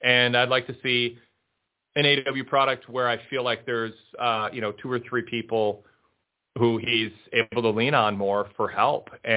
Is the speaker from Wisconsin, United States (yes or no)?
no; Minnesota, United States; Well, I come from Minnesota.